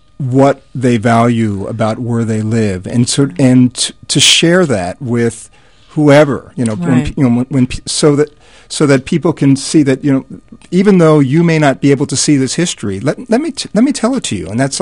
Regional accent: Philadelphia, Pennsylvania, United States; Growing up in Philadelphia, my idea of South Philadelphia was anything south of South Street.

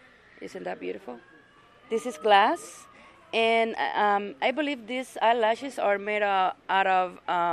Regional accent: Cuba; This tradition, the way it is now, is more from Mexico, and I'm from Cuba. And I learned that that tradition when I came here.

